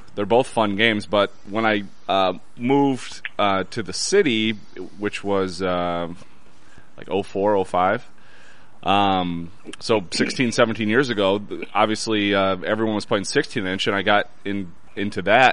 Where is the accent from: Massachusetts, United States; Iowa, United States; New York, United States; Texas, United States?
Iowa, United States; Cedar Rapids; I grew up in Cedar Rapids, like 3.5 hours west. And that's where my mom still lives.